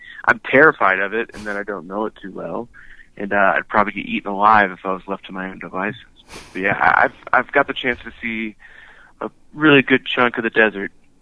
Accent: Illinois, United States; I'm from the Midwest, so the desert's always been a pretty fascinating place to me. You know, where I grew up outside of Chicago.

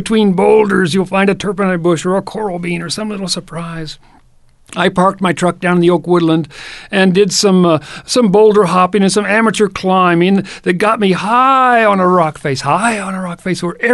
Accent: Kentucky, United States; Back south in the south, in my home state of Kentucky

